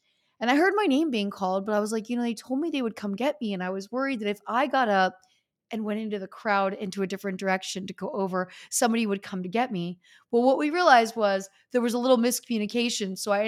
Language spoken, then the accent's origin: English; Northeast, United States; because I grew up in the Northeast and I have people that knew me back … at Al's Diamond Cabaret